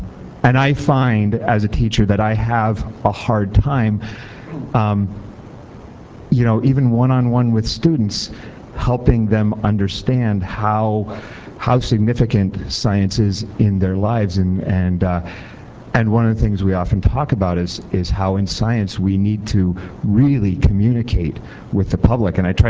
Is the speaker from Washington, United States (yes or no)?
yes; Bellingham, Washington, United States; Yeah. I'm, excuse me … I'm from Bellingham, Washington.